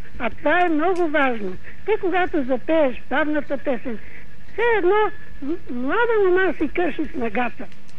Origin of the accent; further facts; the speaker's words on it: Sofia, Sofia City, Bulgaria; съм от София.